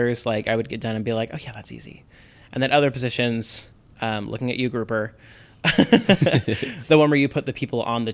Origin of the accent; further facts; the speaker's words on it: Tennessee, United States; It was tough because I flew here. I'm from Tennessee and my mom is, sorry, mom, she's terrified of driving.